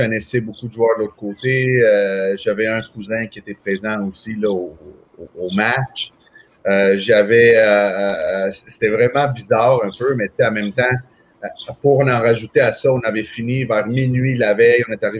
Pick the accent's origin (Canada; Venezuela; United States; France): Venezuela; moved away; c'était quelque chose que je ne croyais pas vivre dans ma vie lorsque je suis parti du Venezuela.